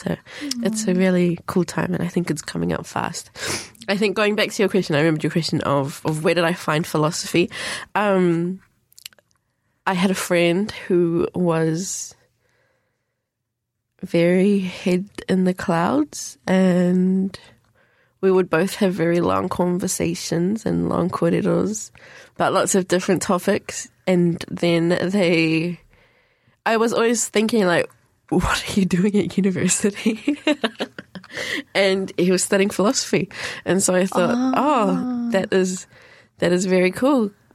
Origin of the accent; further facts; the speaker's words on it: Auckland, New Zealand; I grew up in Auckland and I still wanted to stay in New Zealand